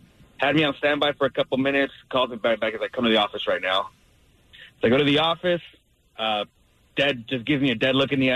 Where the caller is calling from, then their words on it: Bahamas; I'm calling from the Bahamas right now.